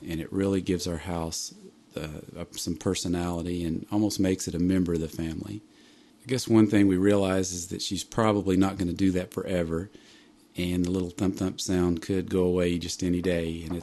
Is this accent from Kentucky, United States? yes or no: yes; Frankfort, Kentucky, United States; I'm from Frankfort, Kentucky.